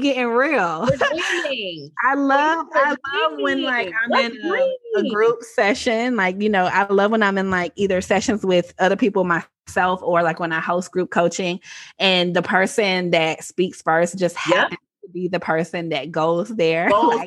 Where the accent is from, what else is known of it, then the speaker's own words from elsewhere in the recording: Atlanta, Georgia, United States; I definitely am like super blackety black, born and raised in Atlanta